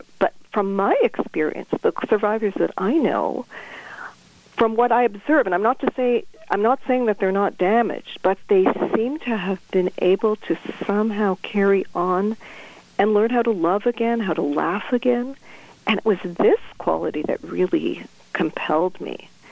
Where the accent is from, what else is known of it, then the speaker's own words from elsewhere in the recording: Toronto, Ontario, Canada; I grew up in Toronto, and I happened to live on a street where there are a lot of survivors.